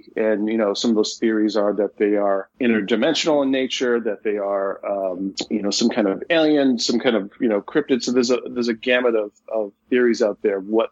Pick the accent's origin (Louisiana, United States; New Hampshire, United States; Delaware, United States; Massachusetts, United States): Massachusetts, United States; Leominster; using apples from Leominster, my hometown where Monsterland resides, which is the birthplace of Johnny Appleseed.